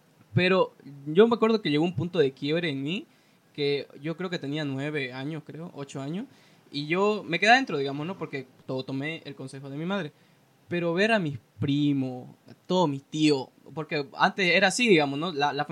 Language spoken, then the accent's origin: Spanish; Santa Cruz, Bolivia; aquí nosotros somos de Santa Cruz